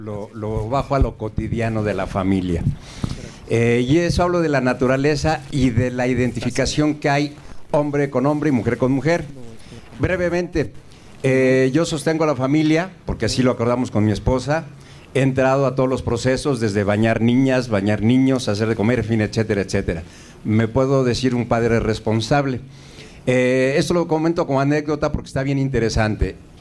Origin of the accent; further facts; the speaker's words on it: Cuernavaca, Morelos, Mexico; Yo vengo de Cuernavaca